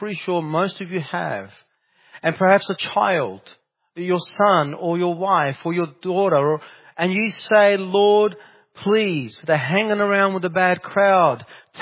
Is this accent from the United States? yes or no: no; Naples, Campania, Italy; I come from Italy, and there is a place in Naples, that's my city where I come from.